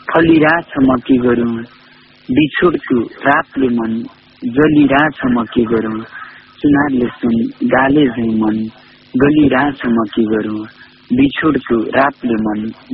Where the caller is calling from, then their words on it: Sunauli, Lumbini Province, Nepal; सुनौलबाट।